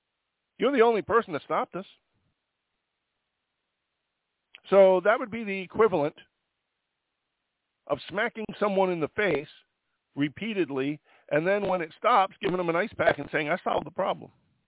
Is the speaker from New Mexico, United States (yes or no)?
no; New York, United States; The crime rate in New York City, I'm from New York, the crime rate on the subway is up 200%.